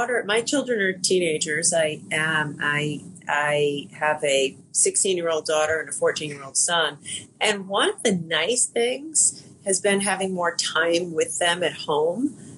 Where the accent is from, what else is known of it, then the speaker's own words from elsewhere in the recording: Rhode Island, United States; the vice president and I were in my home state of Rhode Island